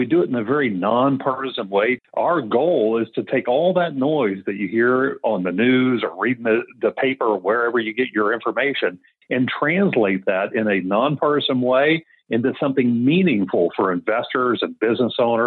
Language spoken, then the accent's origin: English; Washington, District of Columbia, United States; I've always been a political junkie growing up in Washington, D.C.